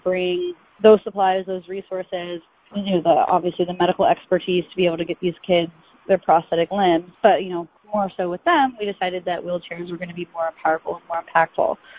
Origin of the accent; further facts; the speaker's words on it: Florida, United States; So I'm originally from Florida. Obviously, know nothing about altitude, winter or snow.